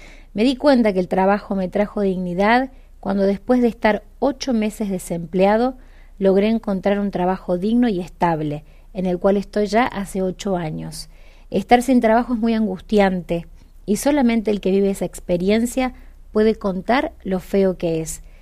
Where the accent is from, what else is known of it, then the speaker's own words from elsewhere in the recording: Formosa, Argentina; de Formosa.